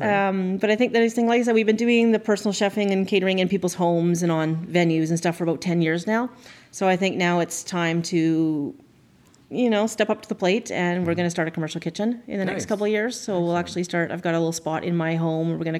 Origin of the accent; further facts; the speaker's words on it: Hornby Island, British Columbia, Canada; I grew up on Hornby Island, and when you're growing up there as a teenager, the only way to make extra money, well, there's a few different ways, but main ways, is the Hornby Island Co-op.